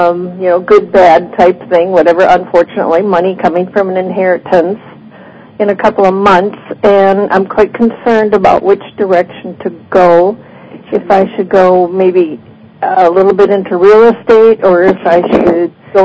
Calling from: California, United States; California.

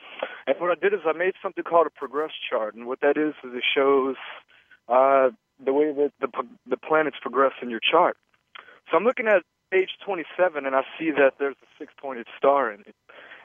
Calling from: New Orleans, Louisiana, United States; I am calling from New Orleans, Louisiana.

